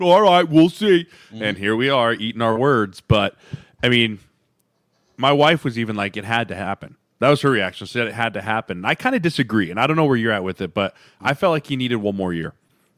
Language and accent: English; Denver, Colorado, United States; And especially growing up in Denver and the Tom Brady, Peyton Mannings, and those dudes playing against each other nonstop